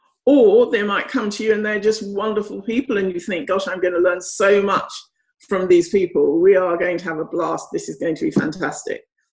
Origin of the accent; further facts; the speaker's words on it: Ghana; born there; Well, I was born in Ghana, which used to be called the Gold Coast.